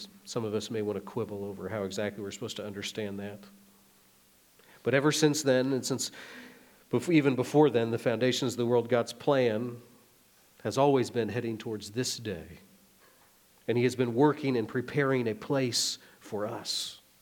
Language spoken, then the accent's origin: English; Nebraska, United States; I grew up in Nebraska. That's about as far away from any ocean you can get, at least in our country.